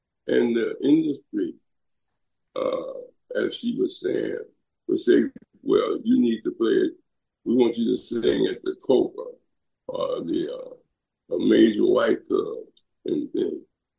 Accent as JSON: {"language": "English", "town": "Compton", "region": "California", "country": "United States", "tie": "born or raised there", "said": "I, you know, growing up in Watts, Compton, and being a street brother, and then becoming a professor, and being a part of the Black movement"}